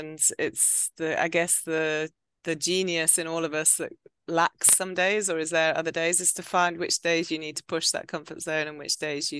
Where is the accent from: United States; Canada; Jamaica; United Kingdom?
United Kingdom; Stoke-on-Trent, West Midlands; So whilst we're from Stoke-on-Trent, we're not in the north of England